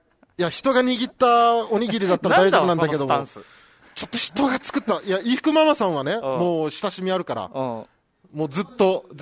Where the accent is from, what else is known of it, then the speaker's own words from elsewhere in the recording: Okinawa, Japan; 俺たち、沖縄の人からしたら特徴的な声というか。